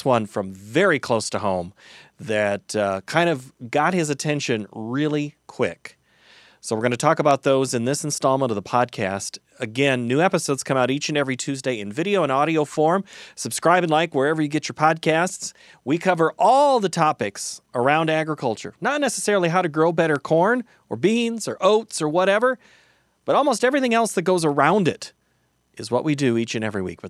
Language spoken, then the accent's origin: English; Iowa, United States; Yeah, I'm from Iowa. I'm an Iowan.